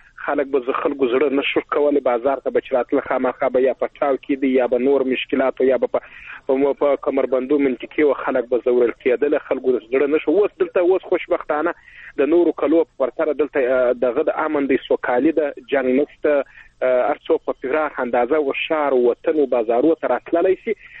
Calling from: Helmand, Afghanistan; تاسو اوریدونکو … د هلمند نه اړیکې نیولې ده.

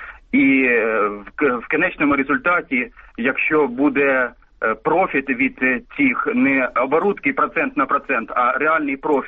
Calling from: Poltava, Poltava Oblast, Ukraine; з Полтави.

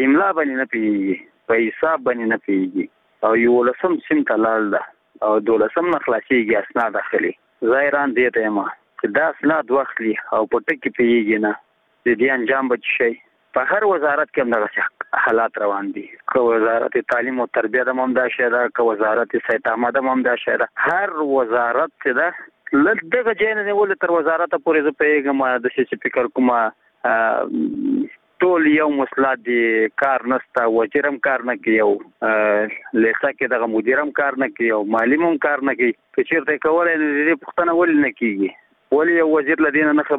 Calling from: Nangarhar, Afghanistan; زه د ننګرهار ولایت دی ساره کې غلجی دی ولسوالۍ څخه دا پیغام درته سپتم

